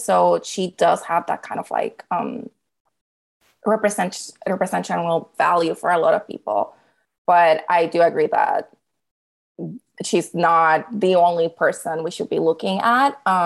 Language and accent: English; Puerto Rico; moved away as an adult; I'm from Puerto Rico and I knew that I was not going to be able to find a job in the industry down there.